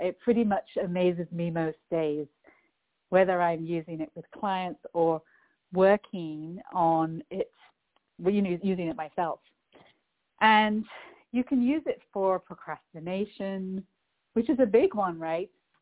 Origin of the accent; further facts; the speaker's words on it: England, United Kingdom; I'm originally from England, hence the accent